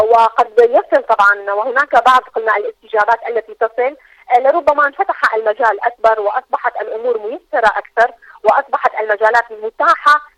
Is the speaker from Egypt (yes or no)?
no; Syria; ونحن فرضا هنا من سوريا أنا أتحدث الآن